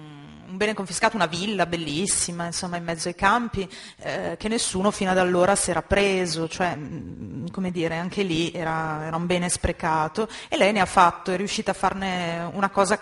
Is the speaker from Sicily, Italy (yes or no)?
yes; Sicily, Italy; now in Lombardy, Italy; io sono siciliana ma vivo in Lombardia